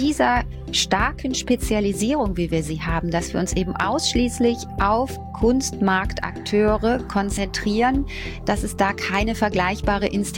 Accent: Rhineland, Germany; also born or lived in Düsseldorf; Nein, ich bin keine Kölnerin, okay. Aber man hört es vielleicht, ich bin Rheinländerin.

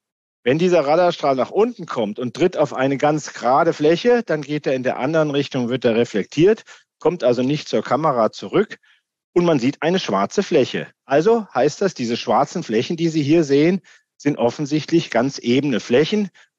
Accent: Hesse, Germany; aus dem Land, aus dem ich komme, aus Hessen

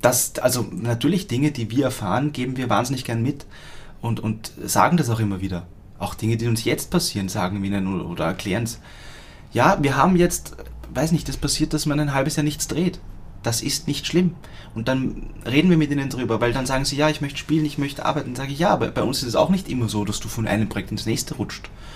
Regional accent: Vienna, Austria; ich bin Wiener

